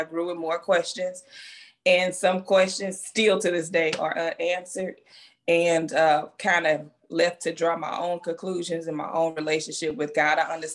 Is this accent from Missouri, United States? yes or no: yes; St. Louis, Missouri, United States; now in Florida, United States; So I recently relocated to Florida. I am from Missouri. I am a Midwest girl. We don't live off on farms. We live in the city. I'm from St. Louis, Missouri.